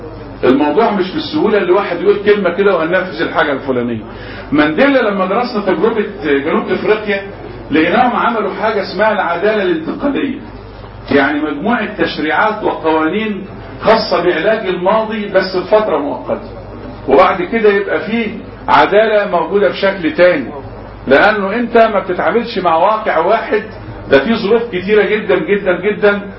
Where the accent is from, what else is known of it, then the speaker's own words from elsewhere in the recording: Egypt; احنا بالنسبة لنا كمصريين